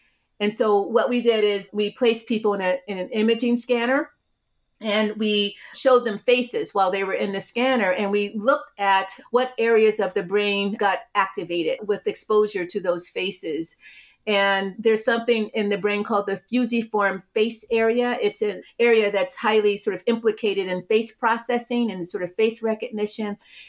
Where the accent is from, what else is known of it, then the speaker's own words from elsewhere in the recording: Cleveland, Ohio, United States; So I grew up in Cleveland, Ohio, and I grew up, you know, in a neighborhood that was entirely Black.